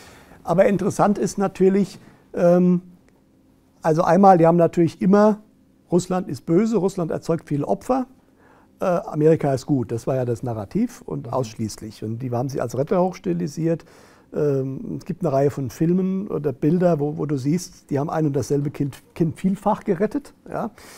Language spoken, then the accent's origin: German; West Germany, Germany; wie bei uns im Westen, wo ich herkomme